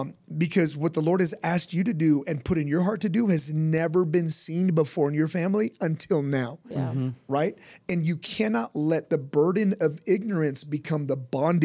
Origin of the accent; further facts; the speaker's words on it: Los Angeles, California, United States; Bro, I was from East LA, bro.